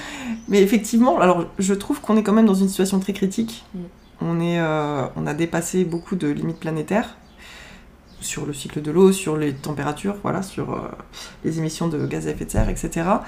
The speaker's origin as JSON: {"language": "French", "town": "Javron-les-Chapelles", "region": "Pays de la Loire", "country": "France", "tie": "born or raised there", "said": "C'est là où je suis née, c'est à Javron-les-Chapelles, hein, c'est chez moi. Enfin, c'est vraiment chez moi de cœur. Je vis plus là-bas, mais c'est vrai que bon, j'ai grandi là-bas, j'y suis née."}